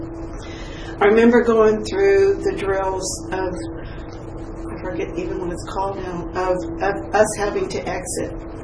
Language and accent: English; Detroit, Michigan, United States; born there; I was born in Detroit, Michigan, September 30th, 1948.